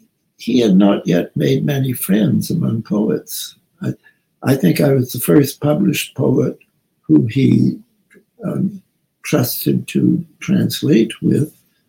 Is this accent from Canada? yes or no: yes; Canada; now in United States; I'm still a Canadian, by the way.